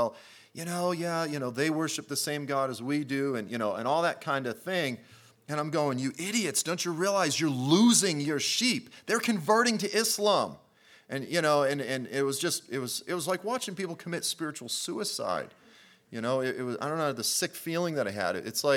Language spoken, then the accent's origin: English; Boston, Massachusetts, United States; I'm from Boston. Like, that's my language.